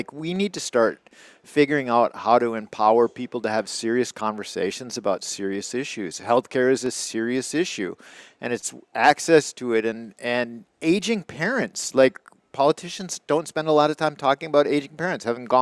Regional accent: River Falls, Wisconsin, United States; like where I grew up in River Falls, right

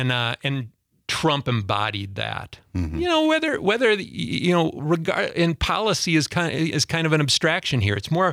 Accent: United States; growing up in Clark County, people were more socially conservative then than they are now.

